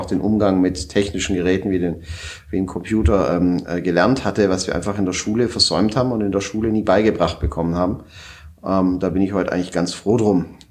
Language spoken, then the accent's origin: German; Ulm, Baden-Württemberg, Germany; Ich komme aus dem Schwabenland. Ich bin aus Ulm.